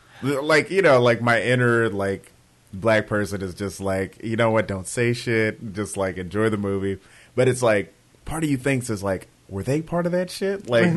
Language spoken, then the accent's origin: English; California, United States; Well, like growing up in California, surprisingly, I went to like majority like white, Asian, Filipino like school.